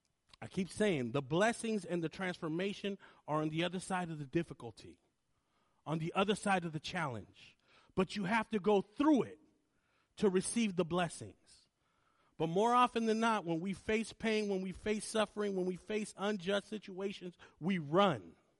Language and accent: English; San Jose, California, United States; In front of all these adults growing up on Eastside San Jose